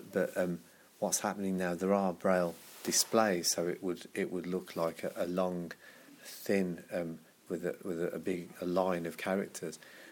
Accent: Sunderland, North East England, United Kingdom; born there; now in Birmingham, United Kingdom; Well, I'm from England. I was born in Sunderland, which is in the northeast of England, but I've lived for a long time in Birmingham and I work in Birmingham too.

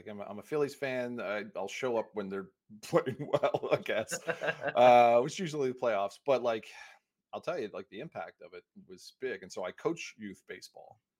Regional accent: Canada; growing up in Canada

